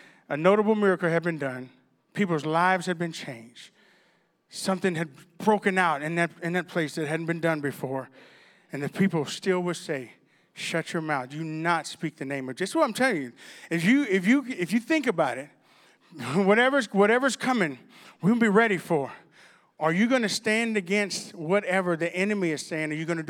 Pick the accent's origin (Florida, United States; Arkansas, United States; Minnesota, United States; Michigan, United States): Arkansas, United States; See, I'm from Arkansas. We burn things in Arkansas. We don't just put it in a dump.